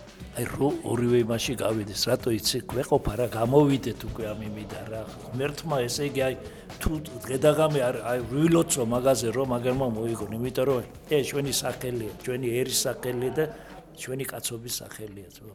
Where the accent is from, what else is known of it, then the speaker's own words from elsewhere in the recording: Batumi, Adjara, Georgia; მაგრამ ბათუმელი ვარ მე, ბათუმი ვარ.